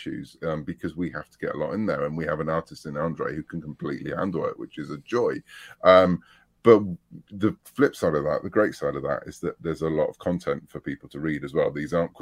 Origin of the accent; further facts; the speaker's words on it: United Kingdom; I was brought up on Doctor Who in the UK